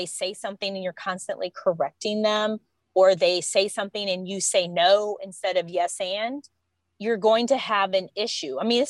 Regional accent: Michigan, United States; now in Miami, United States; I'm a Midwesterner. I'm originally from the west side of Michigan. So I have that kind of Midwest vibe

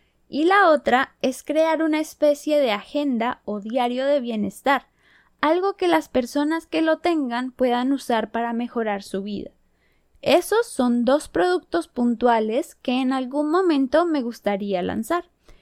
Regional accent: Colombia; se produce mucho en Colombia, que es de donde soy yo también.

